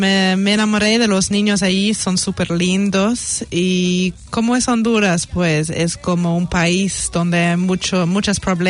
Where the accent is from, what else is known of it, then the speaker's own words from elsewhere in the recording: New Zealand; Yo soy kiwi